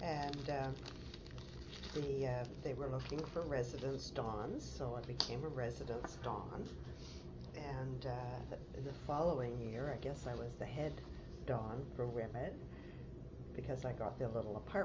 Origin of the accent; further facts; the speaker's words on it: Ottawa, Ontario, Canada; born there; also born or lived in Nova Scotia / Cape Breton; and I was born in Ottawa, in Ontario.